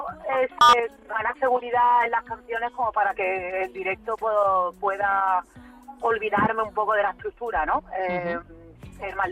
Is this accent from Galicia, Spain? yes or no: no; Málaga, Andalusia, Spain; Málaga es mi tierra y es el sitio al que volver, porque he estado mucho tiempo viviendo fuera